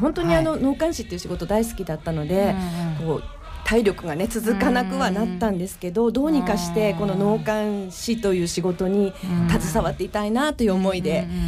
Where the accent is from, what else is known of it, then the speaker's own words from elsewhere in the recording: Sendai, Miyagi, Japan; 私地元が宮城県仙台市なんですけども、うん、仙台に帰ってまいりました。